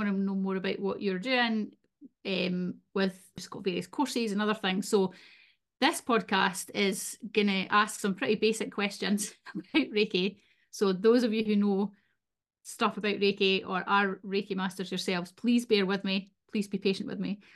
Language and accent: English; Scotland, United Kingdom; We're both Scottish and we tend to get a bit carried away.